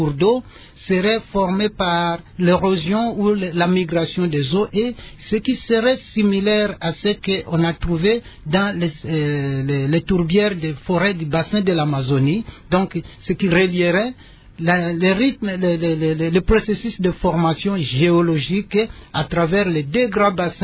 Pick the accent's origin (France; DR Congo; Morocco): DR Congo; chez nous, au Congo-Kinshasa